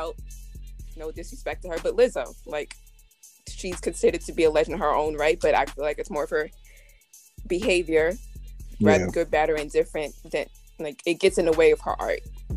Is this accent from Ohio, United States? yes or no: no; New York, United States; not just because I'm from New York